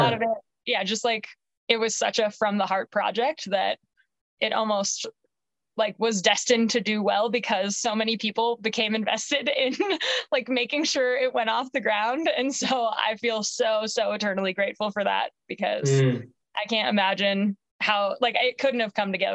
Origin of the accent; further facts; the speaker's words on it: Skokie, Illinois, United States; when I grew up in Chicago, or just outside of Chicago in Skokie.